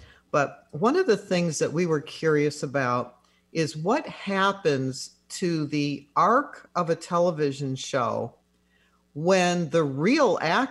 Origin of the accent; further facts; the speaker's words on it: Chicago, Illinois, United States; Yeah, twice a day, morning and afternoon mail. I remember that growing up in Chicago.